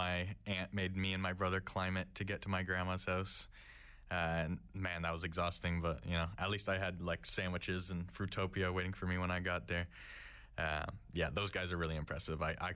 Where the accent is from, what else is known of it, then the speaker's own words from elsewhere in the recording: Hamilton, Ontario, Canada; I just heard this story of these two kids walking all the way to Hamilton, my hometown, from Toronto.